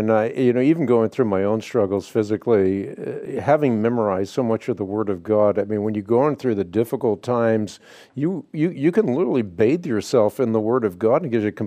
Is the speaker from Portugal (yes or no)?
no; Netherlands; I'm Dutch. I was born in Holland, and when I go back to Holland, I just feel happy.